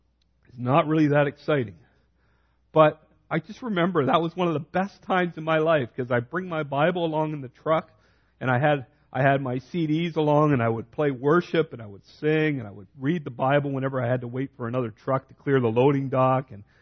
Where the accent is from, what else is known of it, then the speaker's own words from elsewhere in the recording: Canada; Our culture is so settled. We're so Canadian. God bless us.